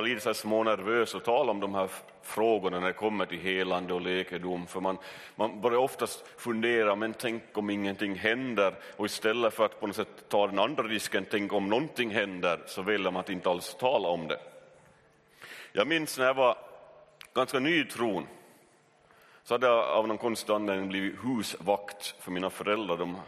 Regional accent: Sundom, Ostrobothnia, Finland; så får jag värsta lunginflammationen där hemma i Sundom i huset

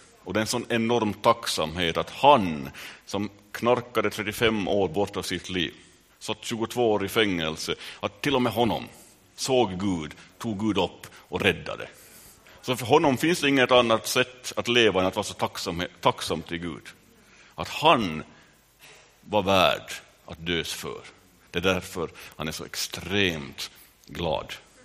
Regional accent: Vaasa, Ostrobothnia, Finland; säger jag som Vasabo

